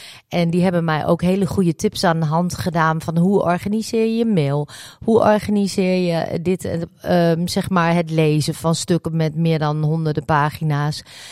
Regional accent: Almelo, Overijssel, Netherlands; ik ben geboren in Almelo en ik woon hier nog steeds

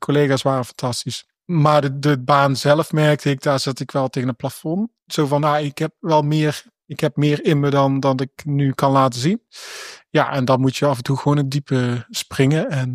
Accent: Oirschot, North Brabant, Netherlands; Ik kom uit Brabant, uit het prachtige Oorschot.

